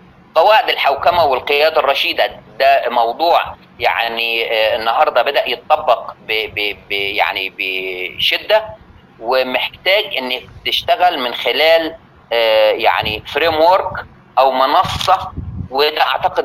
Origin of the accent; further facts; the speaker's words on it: Egypt; وهقول لك مثلا على سبيل المثال، عندنا في مصر